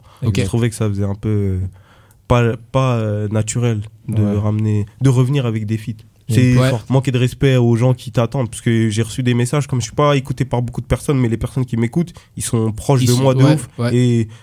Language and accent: French; Haiti; Moi je suis haïtien.